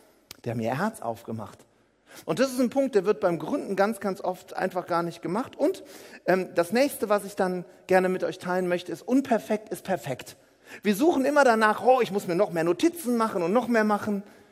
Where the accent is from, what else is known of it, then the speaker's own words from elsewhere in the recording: Paderborn, North Rhine-Westphalia, Germany; ich komme aus Paderborn, da kennt keiner solche Themen, die du hast.